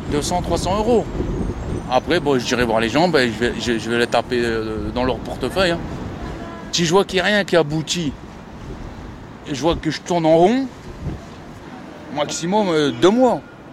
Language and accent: French; Lille, Hauts-de-France, France; also born or lived in Paris; De Lille. Je suis du Nord. Je suis parti de Lille, je suis parti sur Paris. J'habitais à Paris.